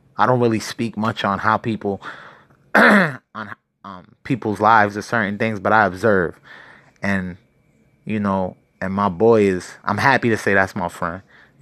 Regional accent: Allentown, Pennsylvania, United States; especially back in my hometown in Allentown

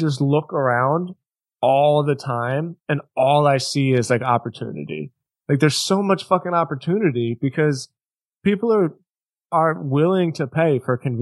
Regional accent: Philadelphia, Pennsylvania, United States; because I grew up in Philly, right?

